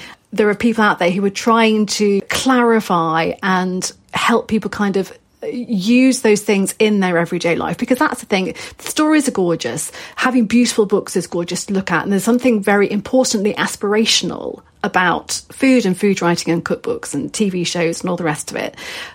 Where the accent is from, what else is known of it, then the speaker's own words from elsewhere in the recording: North West England, United Kingdom; I know I sound like I'm kind of like middling than middle class, as you were just saying, but, you know, I'm from Lancashire